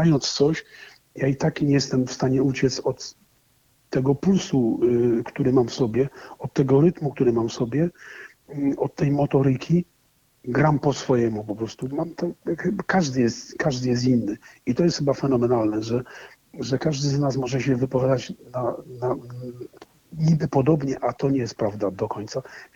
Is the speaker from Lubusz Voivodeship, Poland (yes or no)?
no; Silesian Voivodeship, Poland; że ja jestem Ślązakiem, stąd jestem rodowitym i oczywiście jestem Polakiem narodowości śląskiej